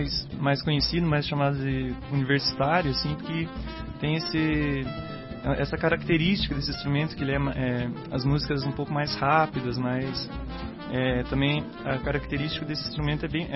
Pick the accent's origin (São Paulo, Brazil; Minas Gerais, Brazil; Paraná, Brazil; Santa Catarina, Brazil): Paraná, Brazil; Guarapuava; eu sou de Guarapuava, que é uma cidade interior do Paraná aqui.